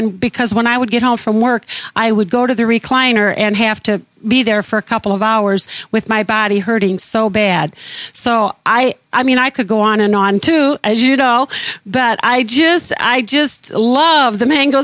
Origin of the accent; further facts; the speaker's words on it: Ottawa, Illinois, United States; I'm from Ottawa, Illinois.